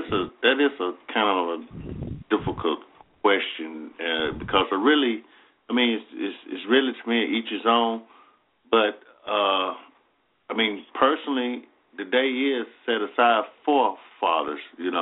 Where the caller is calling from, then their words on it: Alabama, United States; I'm calling from Alabama.